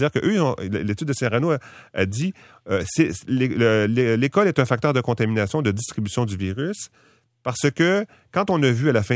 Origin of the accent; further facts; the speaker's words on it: Quebec, Canada; Moi, je pense que le Québec a raison, parce que je suis Québécois